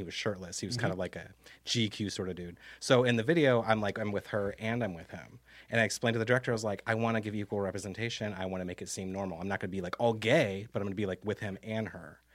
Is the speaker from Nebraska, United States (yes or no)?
yes; Nebraska, United States; It's like I grew into being afraid to hold my boyfriend's hand because I grew up in Nebraska.